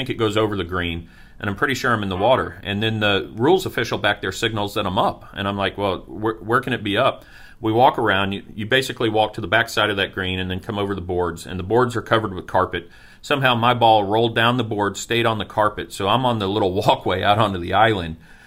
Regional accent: Niceville, Florida, United States; Well, you don't leave out my hometown of Niceville.

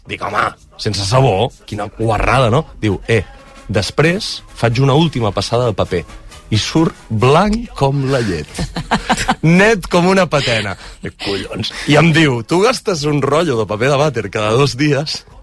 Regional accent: Catalonia, Spain; crec que em va fer més mal que no em reconegués com a català

